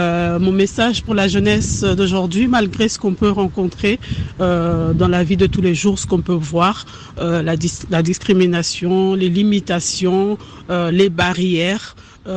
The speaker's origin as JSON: {"language": "French", "country": "DR Congo", "said": "je suis congolaise RDC"}